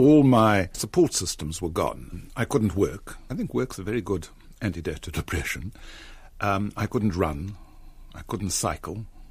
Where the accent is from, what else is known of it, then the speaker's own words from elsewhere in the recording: South Africa; moved away as an adult; Well, I am South African. I left South Africa and I was 23.